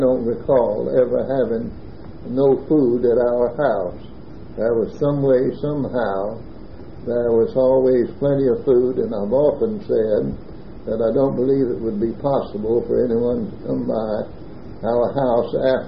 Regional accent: Alabama, United States; born there; I was born in Walker County, Alabama, 13 miles north of Jasper, on January 16, 1909.

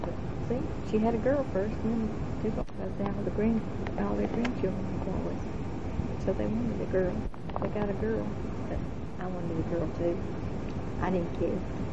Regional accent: St. Paul, Minnesota, United States; born there; Yes. I was born in St. Paul. All of my sisters were born at home.

